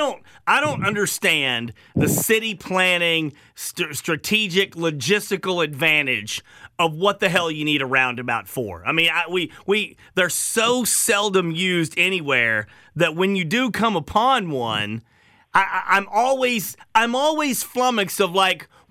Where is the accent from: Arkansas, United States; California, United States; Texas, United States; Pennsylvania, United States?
Arkansas, United States; I remember I had a summer growing up in Arkansas without AC.